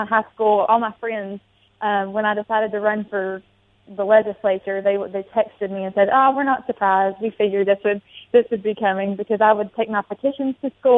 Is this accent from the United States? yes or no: yes; West Virginia, United States; So I grew up in West Virginia. You got to come visit our beautiful state a couple weeks ago.